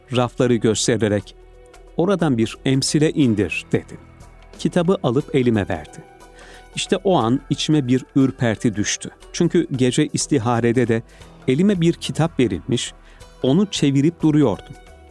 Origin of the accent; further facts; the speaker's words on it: Karapınar, Nevşehir, Turkey; bendeniz 15-10-1953 tarihinde Nevşehir'in Karapınar kasabasında doğmuşum. İlkokulu Karapınar'daki ilkokulda okuyarak tamamladım.